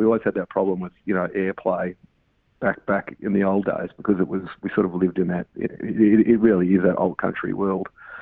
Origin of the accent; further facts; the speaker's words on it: Perth, Western Australia, Australia; I grew up in Perth, so I love West Coast stuff.